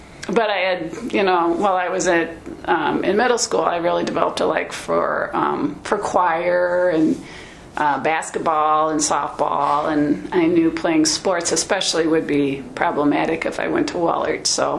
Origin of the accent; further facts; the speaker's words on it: Dubuque, Iowa, United States; also born or lived in Epworth; Well, I was born in Dubuque, and I lived here until I was 10. And then my mom and dad, who both grew up in the country, decided it was time to get out of the big city. And so our family moved to between Epworth and Farley in about 1970.